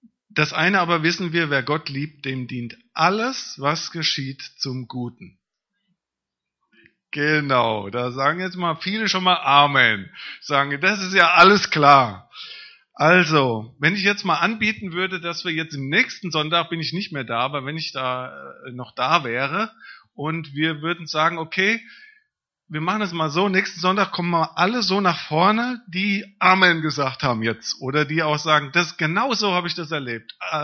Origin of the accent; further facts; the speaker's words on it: Hesse, Germany; Ich komme aus dem Rhein-Main-Gebiet.